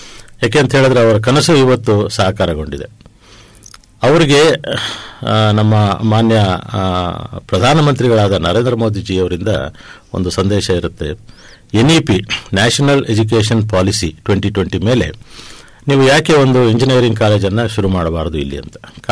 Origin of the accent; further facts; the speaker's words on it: Mysuru, Karnataka, India; also born or lived in Bengaluru; ನಾನು ಹುಟ್ಟಿದ್ದು ಬೆಂಗಳೂರಿನಲ್ಲಿ, ಬೆಳೆದಿದ್ದೆಲ್ಲ ಮೈಸೂರಿನಲ್ಲಿ. ಕನ್ನಡ ಶಾಲೆಯಲ್ಲಿ ಬೆಳೆದವನು, ಪ್ರಾಥಮಿಕ ಶಾಲೆಯೆಲ್ಲ ಒಂದು ಹಳ್ಳಿನಲ್ಲಿ, ಕನ್ನಡ ಮಾಧ್ಯಮದಲ್ಲಿ 10ನೇ ತರಗತಿವರೆಗೂ ಓದಿ